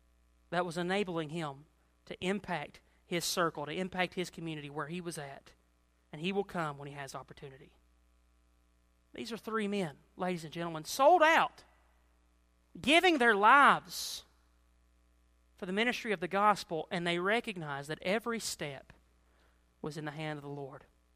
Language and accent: English; Tennessee, United States; Just in my hometown this weekend, the things that are happening, the wildfires that are spreading across Gatlinburg.